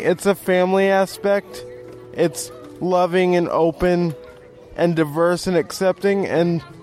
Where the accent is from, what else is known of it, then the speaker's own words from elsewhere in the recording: Oregon, United States; I'm from Oregon. I attend Cottage Grove Congregation.